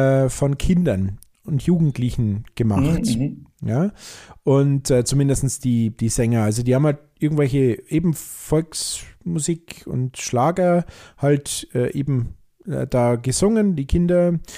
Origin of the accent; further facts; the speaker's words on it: Seebahn, Germany; irgendwann mal ein Flügelhorn gekauft und habe dann im örtlichen Musikverein hier in Seebahn, das ist mein Heimatdorf